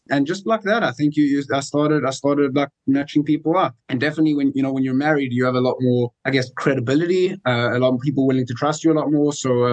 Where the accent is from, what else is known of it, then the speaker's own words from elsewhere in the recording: South Africa; moved away; I grew up in South Africa, came to Israel for a year and a half, and then went to YU.